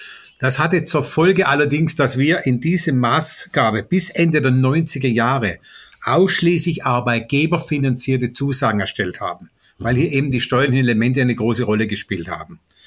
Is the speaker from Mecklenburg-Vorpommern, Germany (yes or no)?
no; Karlsruhe, Baden-Württemberg, Germany; Ich komme räumlich aus dem Großraum Karlsruhe.